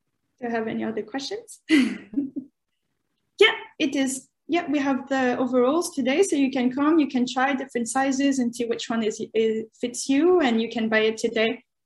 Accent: France; also born or lived in Canada; I'm from France and Canada.

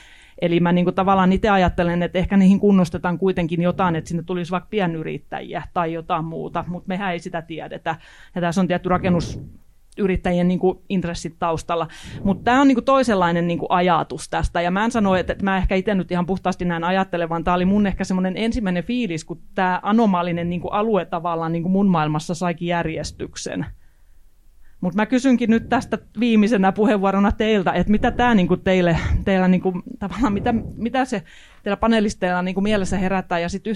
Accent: Southwest Finland, Finland; now in Jyväskylä, Finland; mä oon siis uusi-Jyväskyläläinen, on muuttanut vuonna 2008, että mulle ei ole tavallaan, että mun kotiseutu on siis Varsinais-Suomessa

